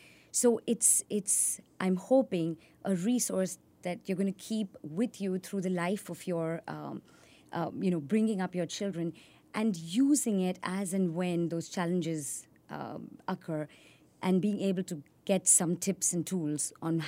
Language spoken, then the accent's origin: English; Dubai, United Arab Emirates; also born or lived in Pune, India; So I was born in India in this small town of Pune, which is very close to Mumbai, and but I moved to Dubai when I was about 7 years old. So that's really where home is, but went to an Indian school.